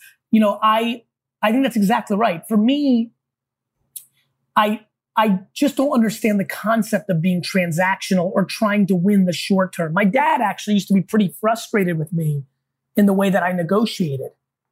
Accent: New Jersey, United States; I was born in the, I was growing up in New Jersey in the 80s.

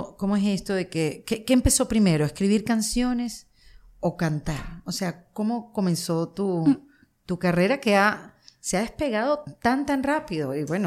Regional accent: Venezuela; a pesar de que somos venezolanas, hay una diferencia de edad grande entre las dos.

